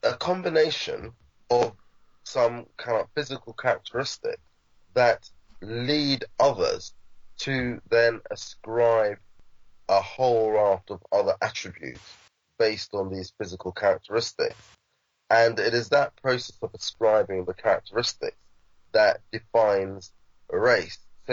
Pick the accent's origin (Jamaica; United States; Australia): Jamaica; And there's a story I remember from being a child. I grew up in Jamaica.